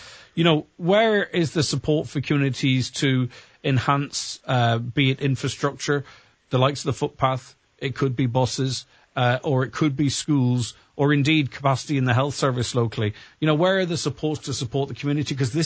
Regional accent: Ulster, Ireland; And we're all from Donegal, we're all from this region.

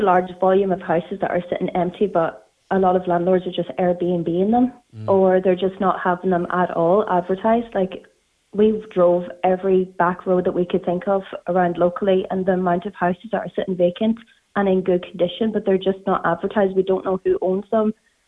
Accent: Ulster, Ireland; So we moved back up from Westmead. I'm originally from Donegal.

